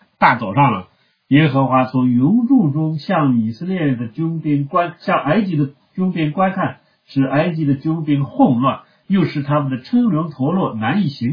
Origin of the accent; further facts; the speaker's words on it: northern China, China; 我是一个北方人